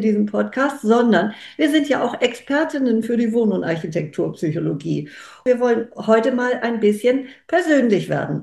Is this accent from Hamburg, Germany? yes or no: yes; Hamburg, Germany; Ich bin auch eine Hamburgerin. Ich fühle auch diese Stadt so